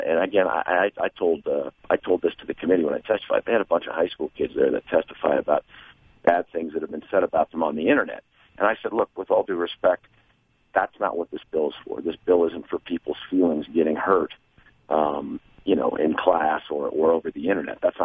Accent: Colorado, United States; I'm from Douglas County. I've lived here for almost 20 years.

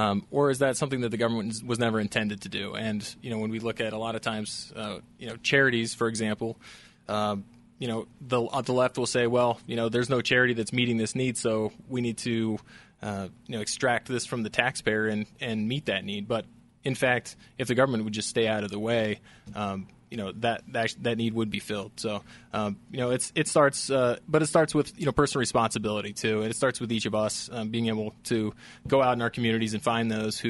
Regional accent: Montrose, Colorado, United States; also born or lived in Salida / Durango; I'm a second-generation Colorado native. I grew up on the Western Slope, small town. Originally was born in Salida, and then we moved when I was really young to the Durango area and wound up going to junior high and high school in Montrose.

